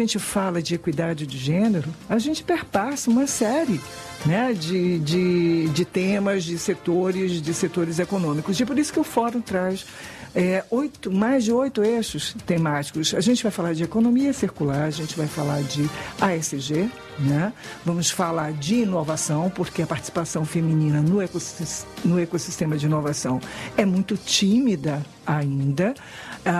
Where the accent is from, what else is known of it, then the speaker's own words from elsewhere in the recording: Feira de Santana, Bahia, Brazil; Então, eu sou baiana, apesar do sotaque fajuto, sou baiana de Feira de Santana, né?